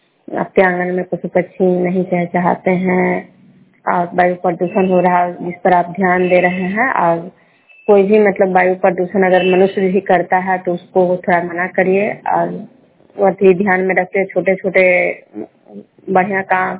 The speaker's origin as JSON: {"language": "Hindi", "town": "Kajra", "region": "Bihar", "country": "India", "said": "मैं विष्णुपुर ग्राम कजरा पंचायत नालंदा जिला नगरोसा प्रखंड के निवासी हूँ।"}